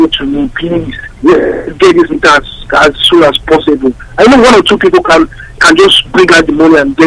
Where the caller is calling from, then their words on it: Ukraine; I'm calling from Ukraine.